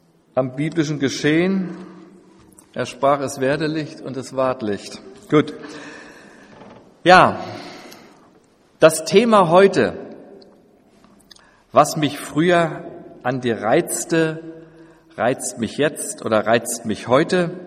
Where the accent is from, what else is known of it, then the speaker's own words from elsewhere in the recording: Northern Germany, Germany; now in Bautzen, Germany; wir kommen aus Bautzen, wohnen dort seit über 20 Jahren und kommen ursprünglich aus dem Norden. Ja, so vielleicht zu der Herkunft.